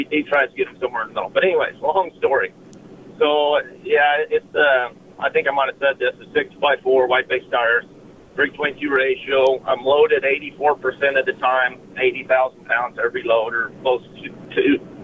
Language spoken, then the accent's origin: English; Moab, Utah, United States; We live down there around Moab. I was born and raised in Moab.